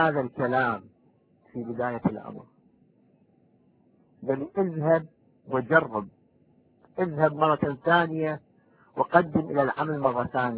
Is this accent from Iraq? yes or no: yes; Iraq; moved away as an adult; أنا أصل من العراق وعشت هناك في العراق